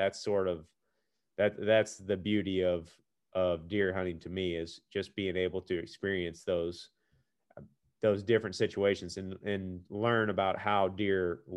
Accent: Iowa, United States; I mean, we're from Iowa and we hunt Iowa every year.

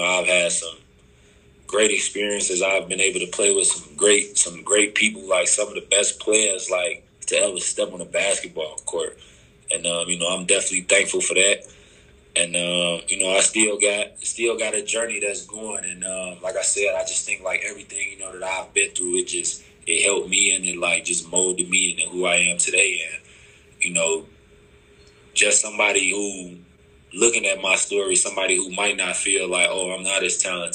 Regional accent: Chicago, Illinois, United States; also born or lived in Wisconsin; I grew up in Chicago. I went to college in Eastern Illinois, then transferred to Wisconsin.

